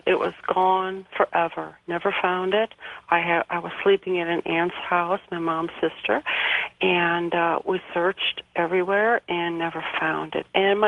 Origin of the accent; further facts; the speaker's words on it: Chicago, Illinois, United States; from Chicago.